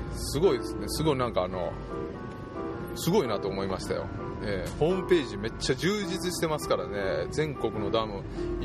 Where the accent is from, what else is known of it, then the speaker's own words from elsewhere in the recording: Totsukawa, Nara, Japan; うちの地元は奈良県十津川村なんですけども、1、2、3、ダムがですね4つあるんですよ。大きなダムですよ。発電ダムですね。